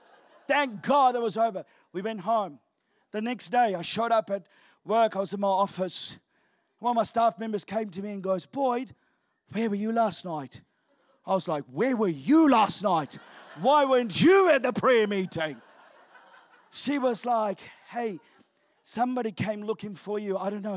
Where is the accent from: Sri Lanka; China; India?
Sri Lanka; I'm originally from Sri Lanka.